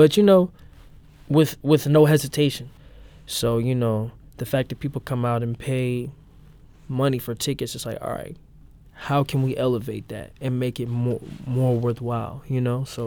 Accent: Missouri, United States; I grew up in South City. I grew up not too far from where their store was located.

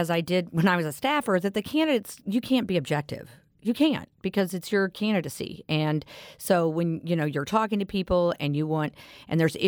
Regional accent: Missouri, United States; I was born and raised in St. Louis County my whole life. And my whole family's here. My parents were raised here.

